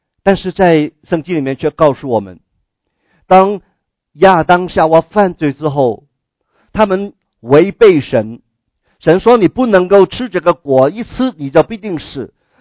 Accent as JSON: {"language": "Chinese", "country": "China", "second_language": "Chinese", "said": "我的国语是不标准的，所以有时候要听清"}